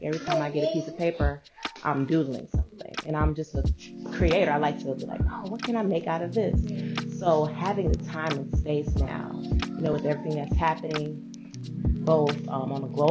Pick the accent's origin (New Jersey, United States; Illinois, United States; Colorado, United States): Illinois, United States; Chicago; from Chicago. I was born and raised on the South Side, and very early I started dancing.